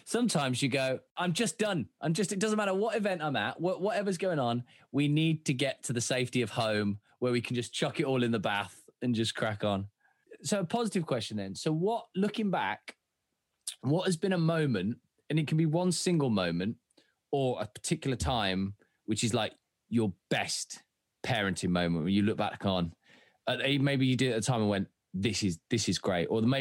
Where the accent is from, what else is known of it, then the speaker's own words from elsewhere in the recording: Birmingham, West Midlands, United Kingdom; No, I'm from Birmingham, mate.